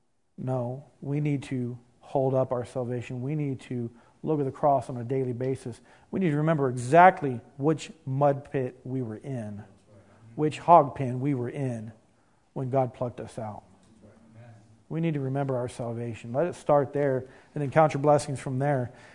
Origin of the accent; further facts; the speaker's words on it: Ada, Oklahoma, United States; also born or lived in Broken Arrow; I say that I grew up down in Ada, Oklahoma. And because I guess that's where I went lived in my childhood days. But I grew up at Broken Arrow. I moved there when I was 19.